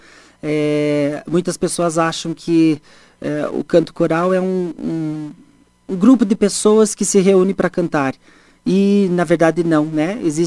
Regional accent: General Carneiro, Paraná, Brazil; also born or lived in Clevelândia; Com 2 anos de idade, minha família veio para General Carneiro.

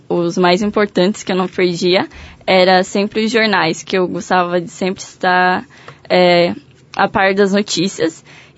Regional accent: União da Vitória, Paraná, Brazil; born there; Eu nasci em União da Vitória, no bairro São Cristóvão. Eu tenho 16 anos.

